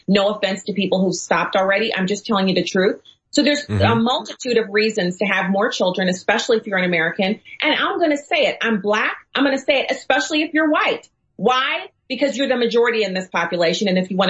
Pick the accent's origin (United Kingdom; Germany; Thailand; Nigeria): Germany; now in United States; So I grew up in Germany